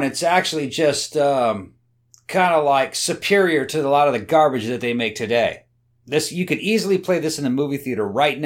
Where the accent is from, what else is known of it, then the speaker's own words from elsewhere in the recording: United States; It's kind of a weird dynamic, you know, being an American, you see, like, this happening in a third world setting.